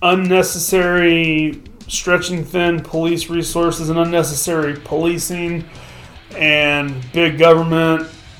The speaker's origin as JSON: {"language": "English", "region": "Missouri", "country": "United States", "tie": "born or raised there", "said": "It wasn't uncommon in the small town I grew up in outside of St. Louis for a few years for cops to just pull over"}